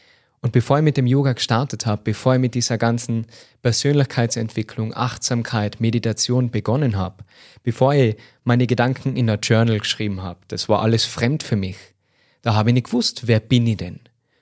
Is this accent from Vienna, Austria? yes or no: no; Tyrol, Austria; accent: Tyrolean; für meinen schönen Tiroler Dialekt.